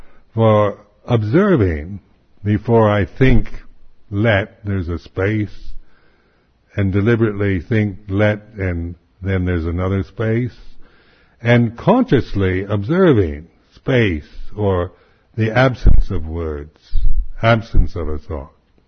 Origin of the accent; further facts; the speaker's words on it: Seattle, Washington, United States; now in United Kingdom; being American, being somebody from Seattle, I'm also British now.